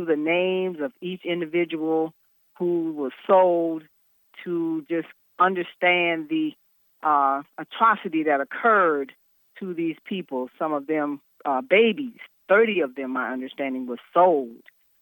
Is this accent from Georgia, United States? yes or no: yes; Savannah, Georgia, United States; I am a native Savannahian, and yes, I grew up in the West Savannah neighborhood where the actual event took place.